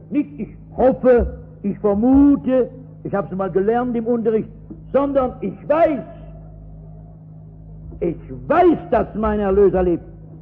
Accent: Baden-Württemberg, Germany; Als Schwabe sagt man bei einem mit dem saudummen Geschwätz.

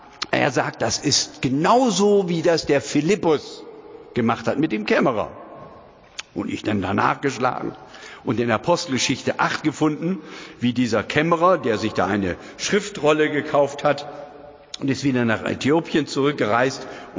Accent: Aurich, Lower Saxony, Germany; ich bin ja in Aurich groß geworden.

